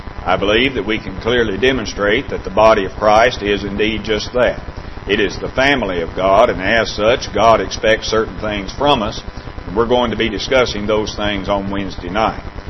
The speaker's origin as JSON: {"language": "English", "town": "Horse Cave", "region": "Kentucky", "country": "United States", "lives_now": "Lancaster, United States", "said": "But I like to remind folks, just for clarity, that I'm from Horse Cave, Kentucky."}